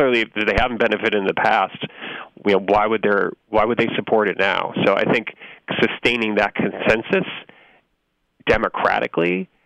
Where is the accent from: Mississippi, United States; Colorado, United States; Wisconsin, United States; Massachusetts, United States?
Massachusetts, United States; I'm looking at my home state. I'm looking at Massachusetts.